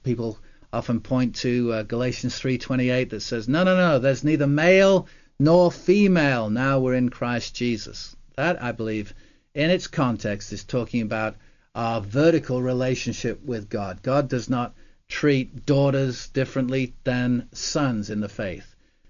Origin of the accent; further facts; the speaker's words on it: England, United Kingdom; I remember growing up in England where from 1979 to 1990, the political head of the nation was Margaret Thatcher.